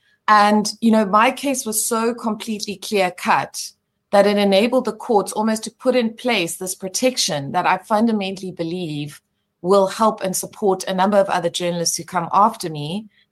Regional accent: South Africa; And I mean, the bonus of being South African is people will say, look, it was very hard

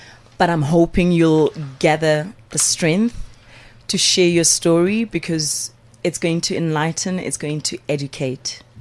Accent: Pimville, Gauteng, South Africa; I'm from Pimville, zone 3 to be precise.

